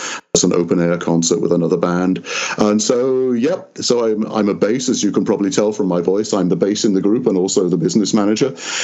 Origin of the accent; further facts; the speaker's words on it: Yorkshire and the Humber, United Kingdom; now in United States; I grew up up in Yorkshire, England